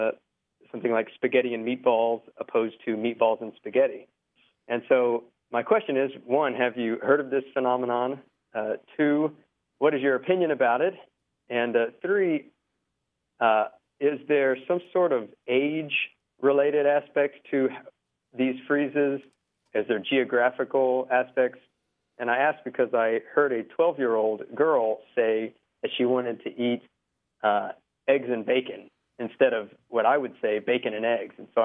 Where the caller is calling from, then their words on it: Denton, Texas, United States; I'm calling from Denton, Texas.